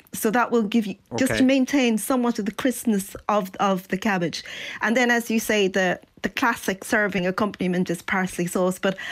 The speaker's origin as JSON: {"language": "English", "country": "Ireland"}